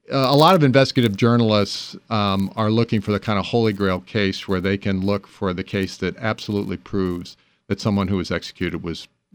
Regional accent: Hampton, Virginia, United States; And Alan lived in my hometown of Hampton, and also in Newport News.

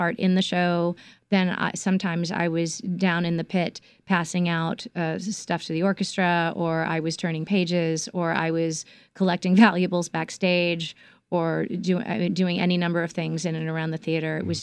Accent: New Jersey, United States; also born or lived in Manhattan; I was born in Manhattan, and I grew up across the George Washington Bridge in New Jersey.

